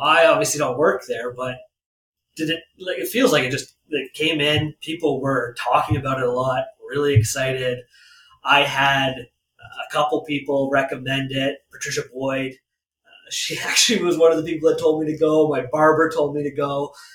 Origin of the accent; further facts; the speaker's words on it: Whitby, Ontario, Canada; now in Lindsay, Canada; I'm going on 5 years of being in Lindsay, and I grew up in Whitby, Durham